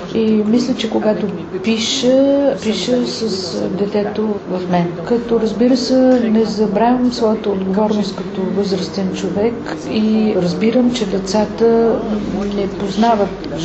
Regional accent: Morocco; прекарах детството си в Марокко, защото баща ми работеше в Марокко. Прекарах в брак на слоновата кост, като вече по-голяма, защото съпруга ми работеше там.

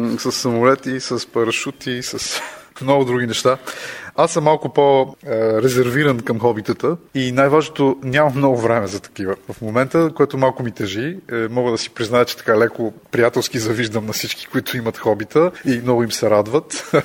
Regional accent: Sofia, Sofia City, Bulgaria; с тях можем да посетим и София, моя роден град

